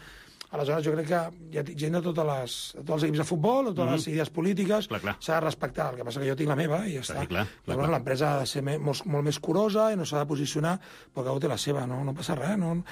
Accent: Catalonia, Spain; Jo soc català

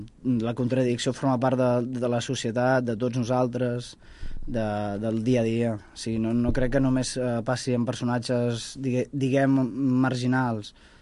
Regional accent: Parets del Vallès, Catalonia, Spain; Sí, jo sóc de parets de tota la vida, d'avis, rebesavis i fins on arriba el que jo conec. Bé, no, tinc una part de família, de rebesavis de l'Hospitalet

